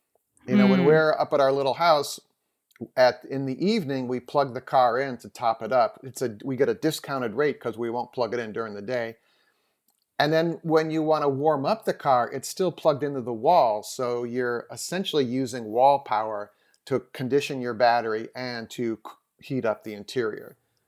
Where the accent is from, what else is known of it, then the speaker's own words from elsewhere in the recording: Wisconsin, United States; also born or lived in Missouri / New York City; I was raised in Wisconsin and Missouri. And when we moved to Wisconsin, you know, we were from New York City